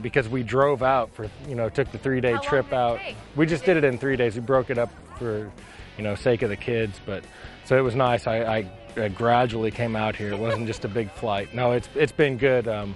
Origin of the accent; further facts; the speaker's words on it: Missouri, United States; I was from Missouri, so I have a permanent house back there.